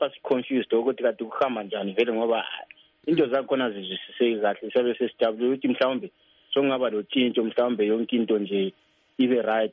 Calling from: Botswana; I'm calling from Botswana.

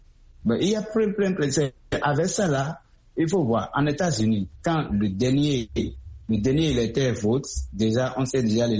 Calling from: Benin; C'est tout ce que moi, j'aimerais dire au peuple béninois, au peuple africain, ça.

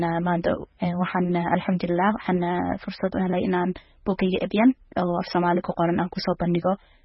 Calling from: Minnesota, United States; waxaan ka imaaday gobolka Minnesota

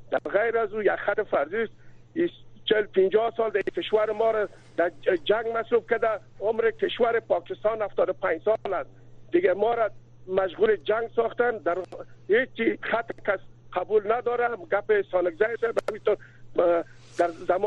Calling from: Jalalabad, Nangarhar, Afghanistan; از جلال آباد هستم.

